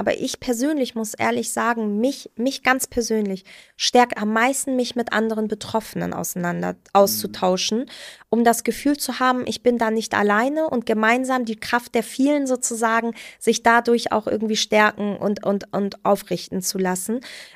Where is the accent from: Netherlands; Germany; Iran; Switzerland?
Iran; ich komme übrigens aus dem Iran.